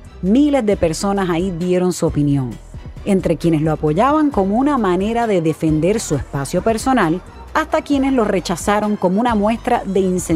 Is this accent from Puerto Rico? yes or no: yes; Puerto Rico; me incluyo yo también, que soy boricua